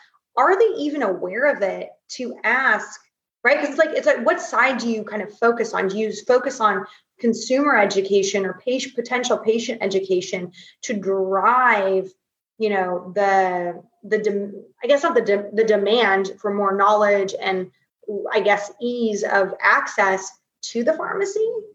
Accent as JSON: {"language": "English", "country": "United States", "tie": "born or raised there", "said": "just through my own experience growing up in the United States, with kind of healthcare, the doctors that I had"}